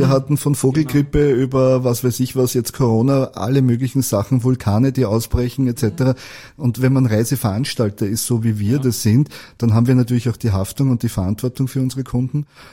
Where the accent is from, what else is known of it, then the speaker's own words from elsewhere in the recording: Austria; Weil Österreich natürlich meine Heimat ist und ich mich sehr dem Land verbunden fühle